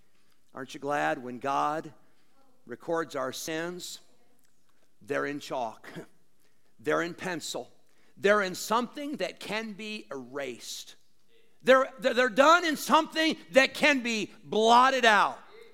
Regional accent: Rockford, Illinois, United States; When I grew up in Rockford at Berean Baptist, they actually had an electric eraser cleaner.

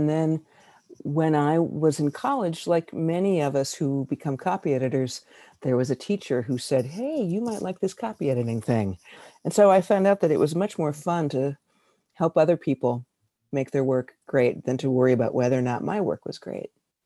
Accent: Nebraska, United States; It's growing up in Nebraska, I was really fortunate. I think my parents didn't want me to have to do all the farm kid things

